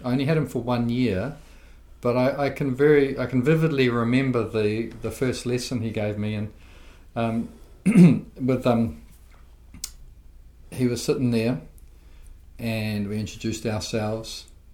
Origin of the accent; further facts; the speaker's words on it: Rotorua, Bay of Plenty, New Zealand; Yeah, I grew up in Whakarewa, whatever, and when exploring the mud pools, would sometimes sort of go AWOL from home